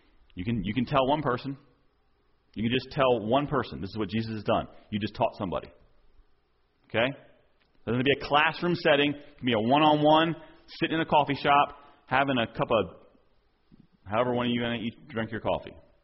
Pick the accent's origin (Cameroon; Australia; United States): United States; New Jersey; And I didn't know this because I was from New Jersey, but that was a very rare thing apparently in Georgia. In New Jersey, our church was half and half, and just the way it always was growing up